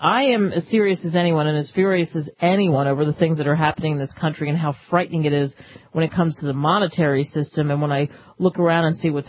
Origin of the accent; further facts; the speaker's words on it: Philadelphia, Pennsylvania, United States; when 18 inches may fall in my hometown of Philadelphia and southern New Jersey?